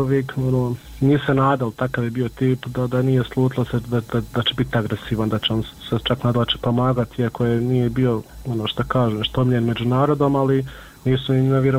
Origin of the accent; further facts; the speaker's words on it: Miljevina, Republika Srpska, Bosnia & Herzegovina; mi smo svi gore iz Miljevine